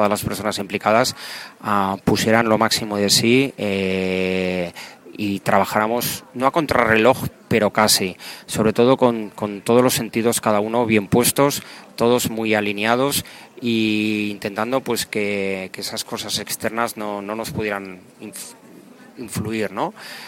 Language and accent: Spanish; Sitges, Catalonia, Spain; soy sichetá, soy hijo de Sitges